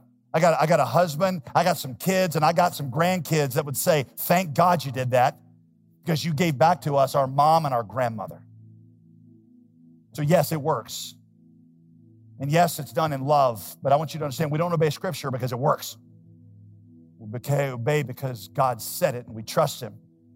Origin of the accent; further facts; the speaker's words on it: Winston-Salem, North Carolina, United States; As a teenager in a church that I grew up in Winston-Salem